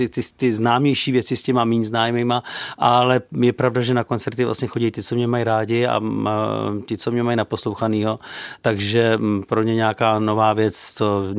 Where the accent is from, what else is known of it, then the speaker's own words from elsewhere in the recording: Žatec, Ústí nad Labem Region, Czechia; já jsem ze Žadce původně